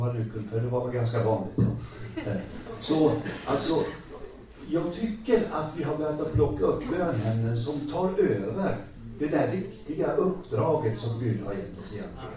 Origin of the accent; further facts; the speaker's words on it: Möcklehult, Jönköping County, Sweden; jag kommer från lilla byn Möcklehult ner åt Värnamo till.